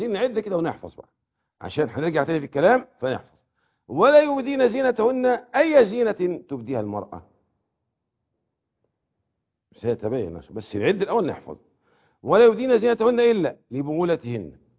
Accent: Egypt; إحنا في مصر بنسمي إيه؟

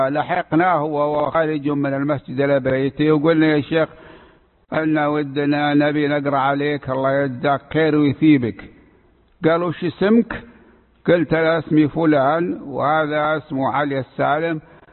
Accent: Buraydah, Al-Qassim, Saudi Arabia; born there; أنا ولدت في مدينة بريدة عام 1345

